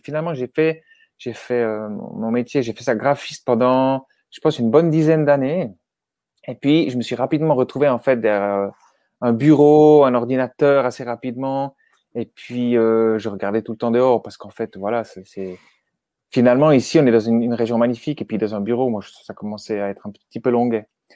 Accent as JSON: {"language": "French", "country": "Switzerland", "said": "J'ai pu passer ma patente, chez nous, en Suisse, c'est les patentes de prof de ski."}